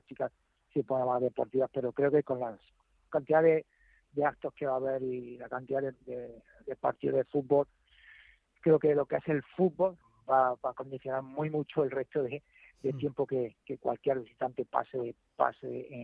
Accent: Spain; nos represente a los españoles.

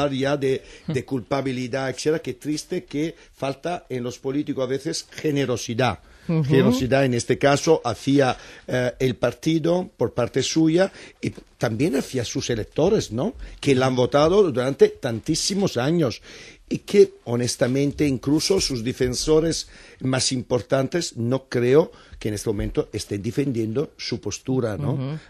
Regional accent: Italy; Spanish is a second language; moved away as an adult; now in Spain; como vengo de Italia y he vivido el gobierno de Monti

